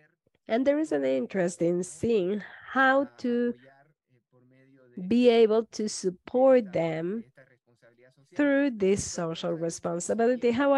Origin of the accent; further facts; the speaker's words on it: Santa Cruz, Bolivia; I am in La Paz. I am from Santa Cruz in Bolivia.